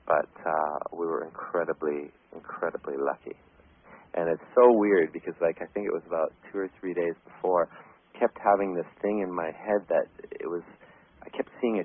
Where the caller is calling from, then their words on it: Vancouver, British Columbia, Canada; I'm from Vancouver.